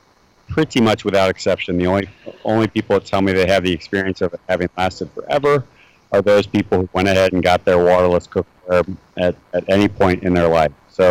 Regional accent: Dayton, Ohio, United States; I grew up in Dayton, Ohio, and so I was in Ohio to visit my mom

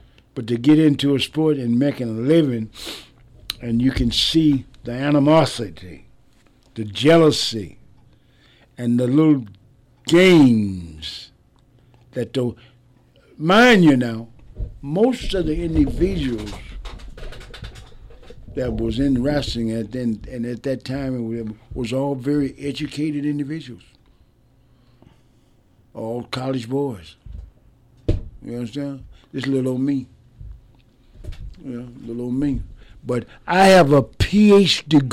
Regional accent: Waterloo, Iowa, United States; I'm from Waterloo, Iowa. I mean, my best friend was white. I never knew color till I come to the South.

